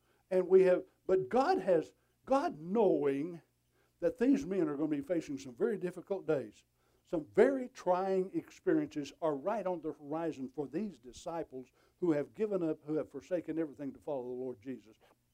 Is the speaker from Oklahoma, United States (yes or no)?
yes; Eufaula, Oklahoma, United States; I was from Eufaula, Oklahoma, and the guy looked me right straight in the eye and said